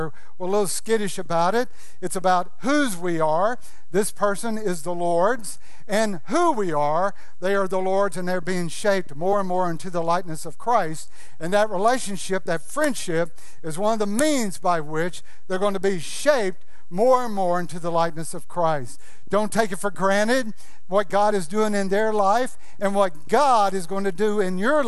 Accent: New York, United States; born there; Do you remember, I was born in 1957 in New York

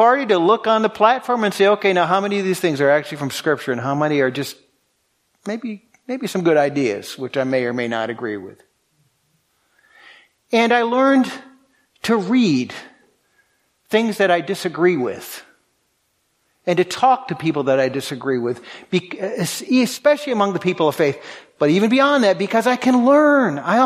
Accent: New England, United States; I come from New England, as you know.

